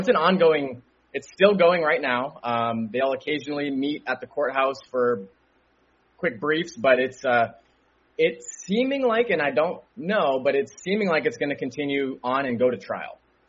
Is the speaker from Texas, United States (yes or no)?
no; San Diego, California, United States; also born or lived in Boston, Massachusetts; So I was born in Boston, Massachusetts in the year 1993. So I'm going to be 31 tomorrow, actually. Moved to San Diego from Boston in 2000.